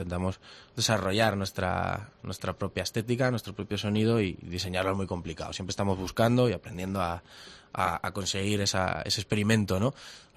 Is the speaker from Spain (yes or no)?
yes; Toledo, Castilla-La Mancha, Spain; now in Cuenca, Spain; Y ella y yo somos de Toledo, aunque en el DNI pone que somos de Cuenca ya.